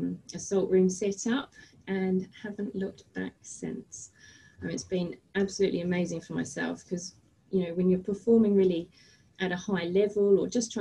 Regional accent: New Zealand; born there; as you said, I was born in New Zealand, so kind of pretty much an outdoorsy person right from day one.

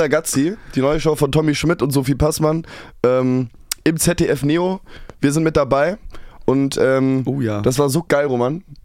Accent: Cologne, North Rhine-Westphalia, Germany; bei uns in Köln sagt.

